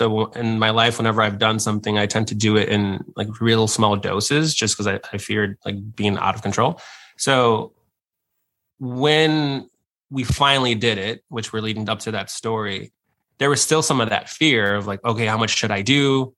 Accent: Chicago, Illinois, United States; I'm from Chicago, and I grew up on the West Side. So very inner city, that cliche story, single parent mom, no brothers and sisters. And I'm Mexican and Cuban, and my culture was Mexican growing up. So I was born and raised Catholic.

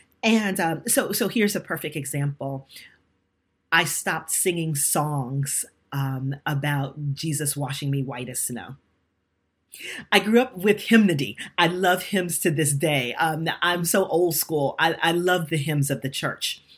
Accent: Brooklyn, New York, United States; that little Black girl growing up in Brooklyn, New York, thought, of course I'm a representation of God.

